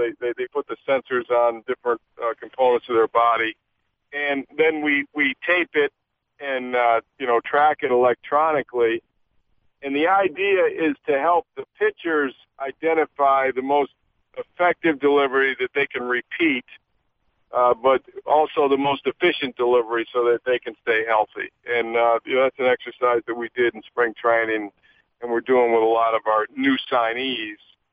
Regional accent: Canada; Well, the I'm a Canadian, eh?

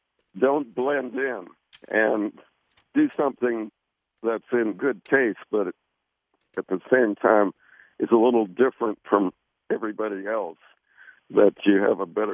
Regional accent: Wisconsin, United States; while I was growing up in Wisconsin, I was heavily influenced by Frank Lloyd Wright.

